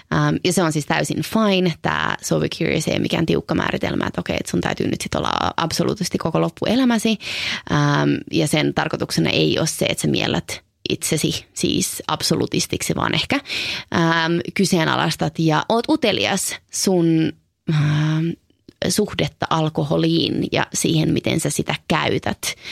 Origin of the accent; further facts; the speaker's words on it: Helsinki, Uusimaa, Finland; born there; No mä synnyin vuonna 1994 Helsingissä perheeseen, jossa oli isoveli, pari vuotta vanhempi, ja äiti ja isä.